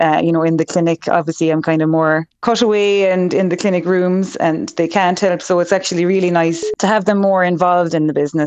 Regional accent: Cork, County Cork, Ireland; now in Killarney, Ireland; But I've been in Killarney for 6 years now. I'm from Cork originally.

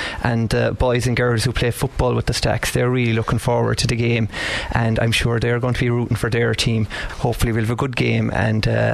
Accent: Dingle, County Kerry, Ireland; I'm originally from Dingle. I'm living and teaching in Scull Owen with years

